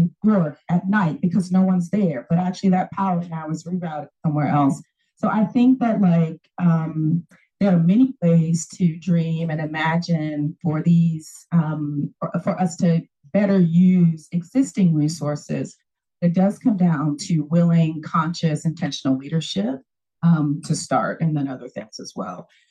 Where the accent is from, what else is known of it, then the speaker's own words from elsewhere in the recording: United States; now in Cape Town, South Africa; So I'm American, if you probably haven't noticed from my voice, but I've been living in Cape Town for the last 10 years, right? So I'm sort of, as my daughter refers to herself, the South African American.